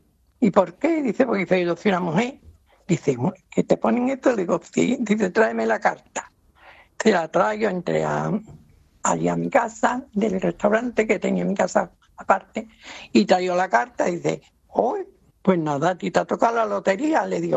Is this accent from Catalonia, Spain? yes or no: no; Arcos de la Frontera, Andalusia, Spain; Resulta que cuatro sacerdotes de aquí de Arco de la Frontera, que es mi pueblo natal, yo salía en una cofradía, salía yo de las Tres Caídas de aquí